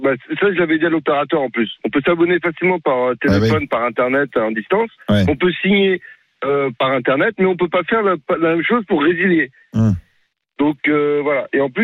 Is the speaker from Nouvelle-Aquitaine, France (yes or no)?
no; Brittany, France; Pourtant, je suis breton.